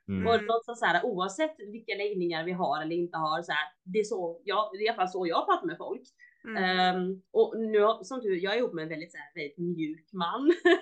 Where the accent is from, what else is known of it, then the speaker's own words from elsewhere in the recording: Småland, Sweden; jag är också uppvuxen i Småland, ett litet samhälle på 600 pers, ganska mycket främlingsfientlighet. Och vi var det så här, första invandrarna i det samhället.